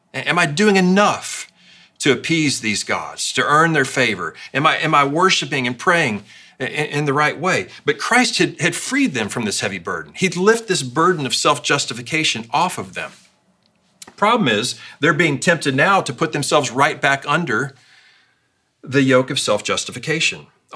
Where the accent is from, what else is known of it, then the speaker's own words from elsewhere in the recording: United States; I'm an American. I live in the land of the free.